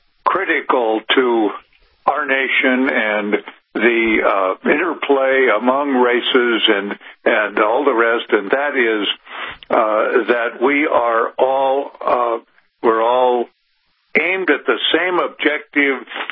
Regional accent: California, United States; And, you know, I'm I'm a native Californian, and we're speaking from California.

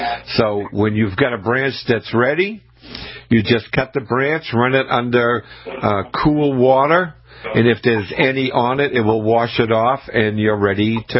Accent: Scituate, Massachusetts, United States; I grew up in Scituate, Massachusetts. It's a coastal town. And my dad and I, in the fall of the year, we would go down to the beach and we would pick seaweed.

